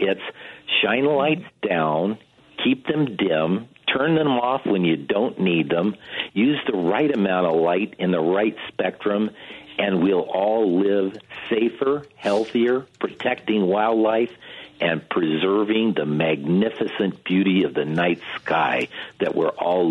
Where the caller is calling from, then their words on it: Sierra Vista, Arizona, United States; Yes, I'm calling from Sierra Vista, Arizona.